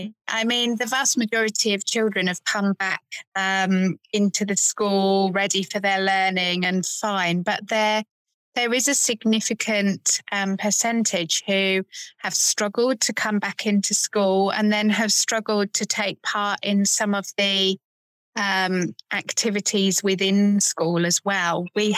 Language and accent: English; Bury St Edmunds, East of England, United Kingdom; So I grew up in Bury St Edmunds in Suffolk, and I went to a middle school.